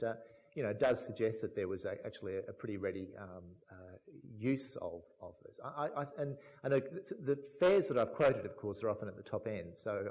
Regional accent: Port Moresby, National Capital District, Papua New Guinea; We grew up in Port Moresby, and I can remember, and I'm sure he can remember better than I, flying boats on Fairfax Harbour in Moresby.

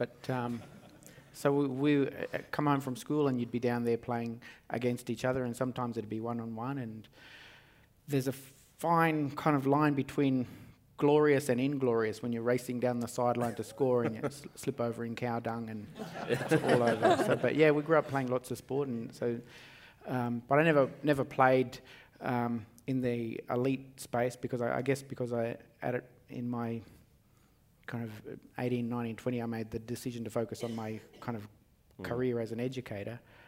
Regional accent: Bundaberg, Queensland, Australia; you think of like growing up in Bundaberg in the 1970s, right?

